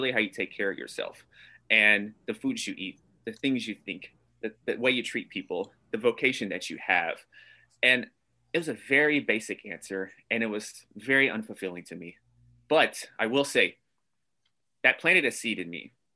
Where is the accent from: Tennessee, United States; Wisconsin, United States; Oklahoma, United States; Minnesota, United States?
Tennessee, United States; Nashville; People in New York, because I'm from Nashville, Tennessee. So New York's very different, to say the least.